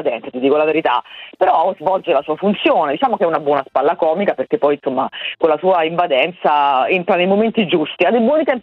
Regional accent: Naples, Campania, Italy; vedi che sono in realtà napoletana

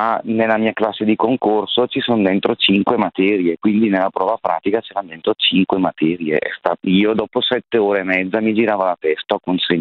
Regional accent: Brescia, Lombardy, Italy; Sono di Brescia.

